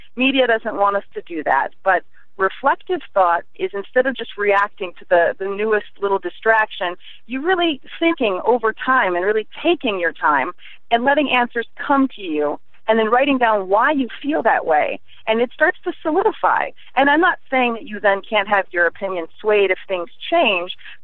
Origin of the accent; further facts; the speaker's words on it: Chicago, Illinois, United States; I'm from Chicago, so I'm sort of used to just being a little bit tougher